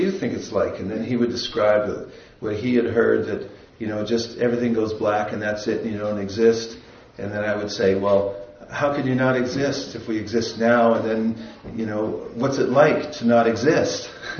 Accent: Lafayette, California, United States; So I'm from California. I grew up in a suburb of San Francisco, in Lafayette. It's near Walnut Creek.

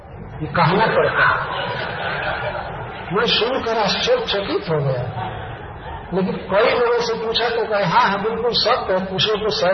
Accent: India; और हम इंडियन लोगों के लिए कुछ नई चीज है

